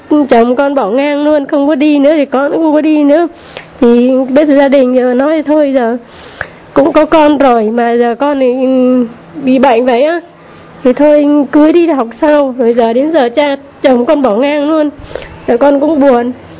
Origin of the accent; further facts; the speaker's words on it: Nam Định, Vietnam; now in Ho Chi Minh City, Vietnam; Con quê Nam Định.